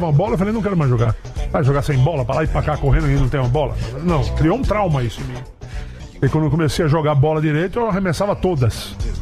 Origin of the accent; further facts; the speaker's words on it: Natal, Rio Grande do Norte, Brazil; Eu sou de Natal, Rio Grande do Norte.